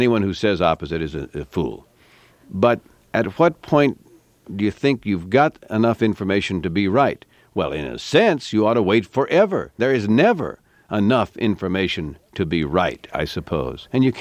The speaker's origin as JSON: {"language": "English", "region": "Southwest", "country": "United States", "tie": "born or raised there", "said": "When I grew up in the Southwest, that's why I think I understand Ronald Reagan's conservative philosophy."}